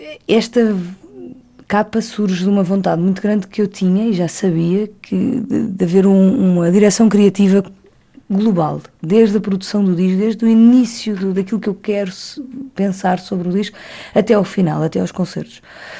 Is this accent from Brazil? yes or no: no; Lisbon, Portugal; Depois fomos para Alfama, o lugar onde eu cresci